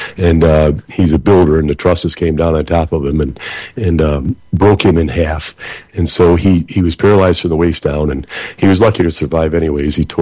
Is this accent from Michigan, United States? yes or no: yes; Flint, Michigan, United States; Originally, we're all from Flint